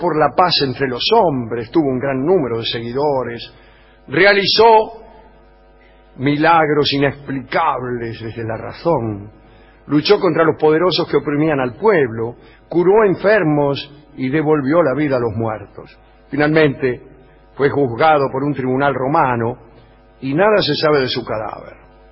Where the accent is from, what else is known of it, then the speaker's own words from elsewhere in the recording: Argentina; Ya sabemos lo tolerantes que somos los argentinos a ese respecto.